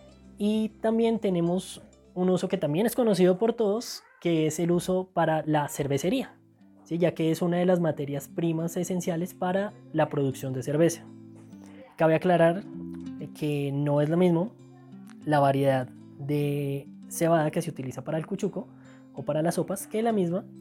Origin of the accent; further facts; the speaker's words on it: Bogotá, Colombia; Yo provengo de la ciudad de Bogotá, de la localidad San Cristóbal, que está en la cuenca del río Fucha, que desemboca en el río Bogotá.